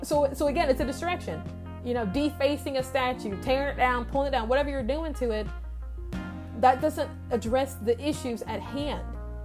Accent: Indiana, United States; I mean, I'm from Indiana. I mean, I've been here most of my life, but my family is from the South.

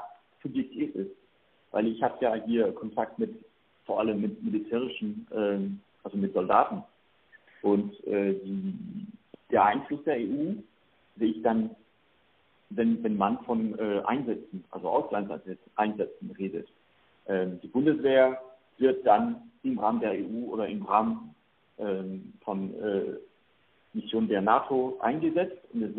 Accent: France; German is a second language; Ich bin als Franzose groß geworden, diene Frankreich und werde Frankreich weiter dienen

